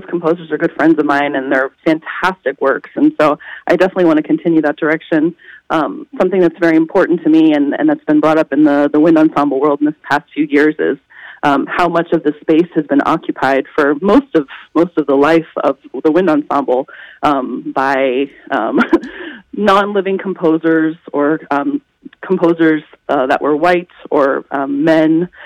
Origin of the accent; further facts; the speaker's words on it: Florida, United States; I spent 3 years in Ann Arbor. I'm originally from Florida.